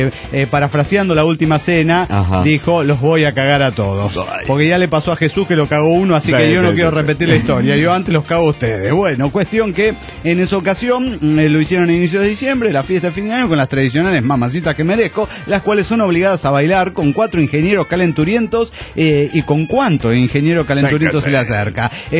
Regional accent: Chihuahua, Mexico; de Chihuahua, México.

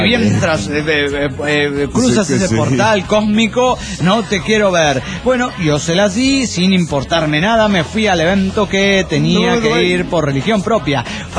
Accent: Mexico City, Mexico; del DF mexicano.

